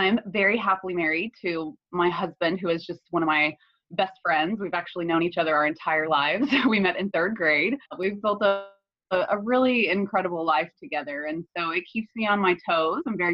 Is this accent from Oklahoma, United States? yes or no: yes; Oklahoma, United States; And so I own a salon, a very successful salon in my home state of Oklahoma.